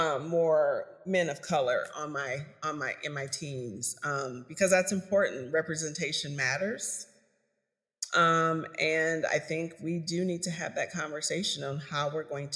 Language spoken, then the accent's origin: English; Iowa, United States; now in Minnesota, United States; So I'm not Minnesotan by birth. I've lived here for 25 years. I'm Midwest, right? I came from Iowa.